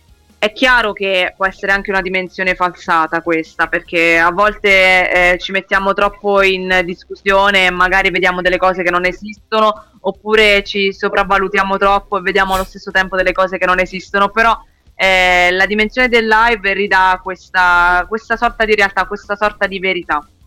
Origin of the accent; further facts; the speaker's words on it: Pescina, Abruzzo, Italy; Marsica, sì, Marsica. Pescina precisamente, quindi proprio il mio paese dove ho sempre vissuto.